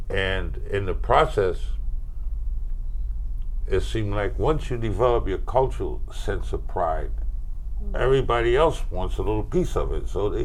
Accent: New York, United States; My brothers and sisters and things, we grew up in Harlem.

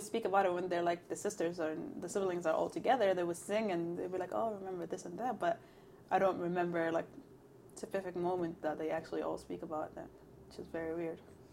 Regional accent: Yemen; But growing up in Yemen, I'm kind of mixed.

